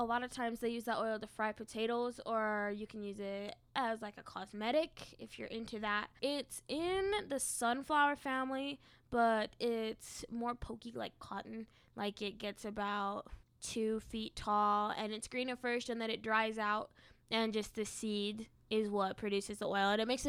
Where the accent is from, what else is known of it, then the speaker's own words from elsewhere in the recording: Tremont, Utah, United States; As I mentioned before, I'm from Tremont, and there's been a lot of flooding just in Box Elder County in general.